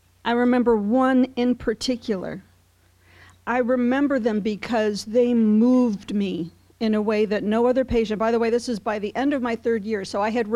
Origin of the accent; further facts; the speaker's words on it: Iowa, United States; But I grew up in Iowa, had a great experience in my family. I come from a large family.